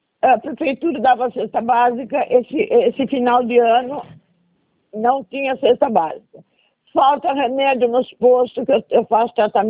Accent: Araras, São Paulo, Brazil; Eu sou de Araras.

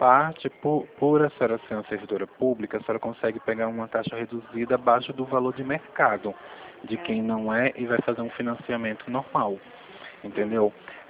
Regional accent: Pernambuco, Brazil; now in Rio Claro, Brazil; Tinha um apartamento num bairro, quando eu morava lá em Pernambuco, que eu sou nordestino, sou

